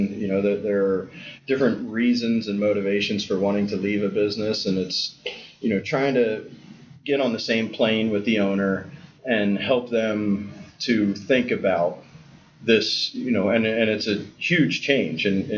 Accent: New Jersey, United States; Sure. I grew up in New Jersey, family of 10.

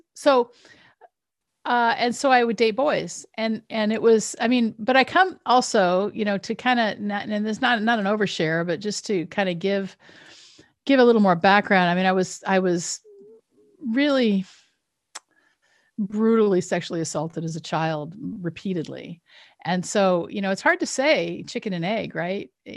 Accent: Washington, United States; So I grew up in Southeastern Washington State and in the town that I grew up, there's a church on every corner. And so I was raised Catholic.

